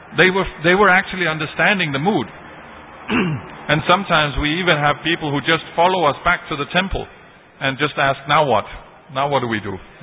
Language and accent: English; Denmark; I'm from Denmark. Denmark is the most atheistic place in the world, except Sweden, which is the country right next to.